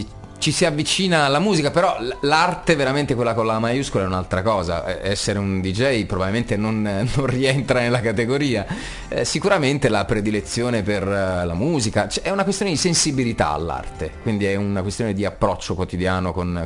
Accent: Naples, Campania, Italy; moved away as an adult; Nato a Napoli, cresciuto fino ai 27 anni a Napoli, e quindi il mare è tutto, è la mia città

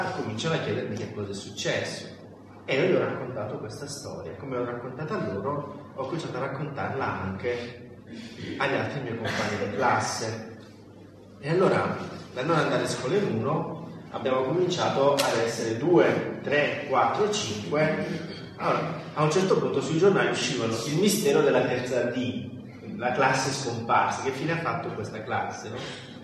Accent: Foggia, Apulia, Italy; vengo da Foggia, tra l'altro, dove si terrà il prossimo 21 marzo di Libera. Foggia è una città molto difficile, complessa. Io venivo da una periferia di questa città.

